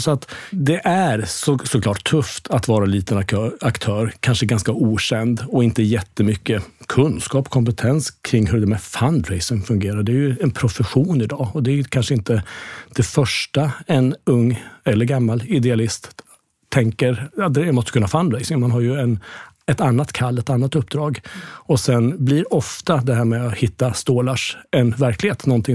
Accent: Västervik, Kalmar County, Sweden; Från att jag bildade en liten freds- och miljögrupp i Västervik där jag kommer ifrån för jättemånga år sedan.

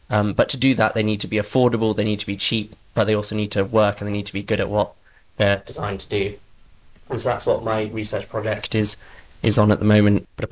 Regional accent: London, United Kingdom; now in Bristol, United Kingdom; I was born and raised in London, actually in an ecumenical community there

